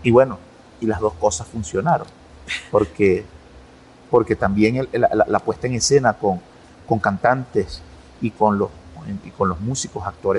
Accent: Barquisimeto, Lara, Venezuela; Yo crecí en Barquisimeto, donde nació el programa de Manos Blancas

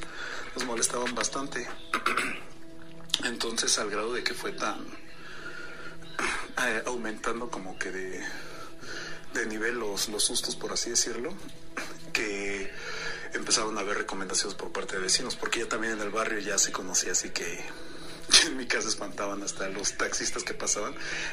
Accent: Cuautitlán Izcalli, State of Mexico, Mexico; de Cotitlán, Izcalli.

